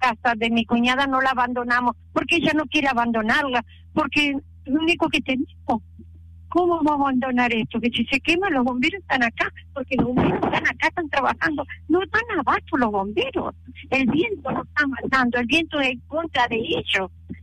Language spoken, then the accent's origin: Spanish; Santa Fe, Argentina; Soy de Santa Fe, vine a pasear algunos días, pero me quiero volver y no tengo ruta.